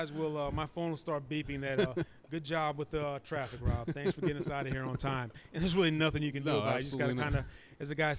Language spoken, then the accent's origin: English; St. Louis, Missouri, United States; I grew up in St. Louis. We all grew up Cardinals fans in St. Louis.